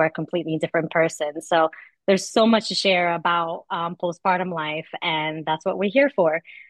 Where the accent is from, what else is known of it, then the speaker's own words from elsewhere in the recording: United States; And I am American.